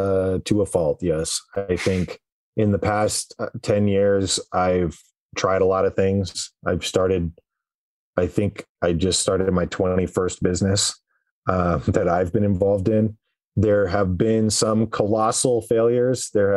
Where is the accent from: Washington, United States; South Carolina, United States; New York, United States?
Washington, United States; also born or lived in Seattle; now in Denver, United States; I had spent the past 30 years living in Washington State. I grew up in Eastern Washington. I lived in Seattle for the past 10 years before that. And I moved to Denver and didn't know anyone.